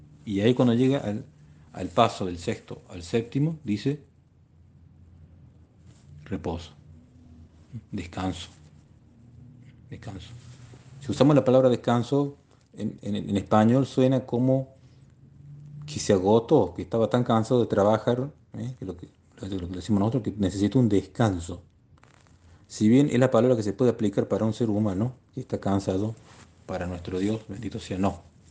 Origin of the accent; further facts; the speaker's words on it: Argentina; yo por lo menos encuentro ese significado desde mi español y desde mi argentino. Ten en cuenta que yo soy argentino, entonces yo me muevo con una terminología propia